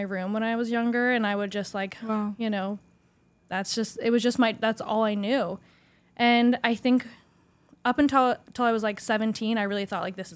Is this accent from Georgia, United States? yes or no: yes; Georgia, United States; now in New York City, United States; I moved out of my hometown. I moved from my small town in Georgia to a bigger city and then eventually to New York City